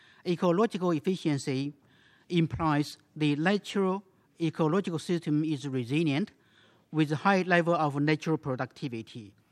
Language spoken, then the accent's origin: English; China; English is a second language; As I'm from China, you may allow me to share with you some of the experiences in China's green goal making in the development planning process.